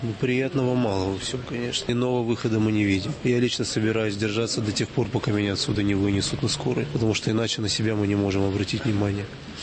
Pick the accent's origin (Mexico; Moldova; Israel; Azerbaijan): Moldova; Chisinau, Chișinău; now in Russia; Я вообще из Кишинева. Вот решил на историческую родину перебраться, поскольку я русский человек.